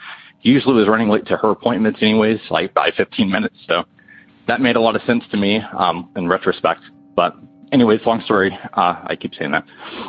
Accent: North Carolina, United States; I'm from North Carolina

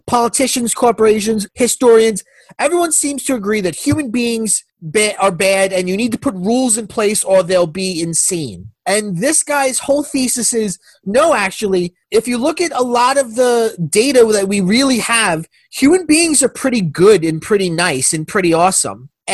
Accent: United States; accent: American; And they heard my American accent and must have thought that I was bothering her.

